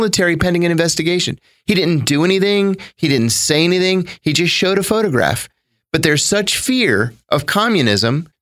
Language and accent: English; New Castle, Pennsylvania, United States; In my hometown of New Castle, Pennsylvania, there was a scandal just recently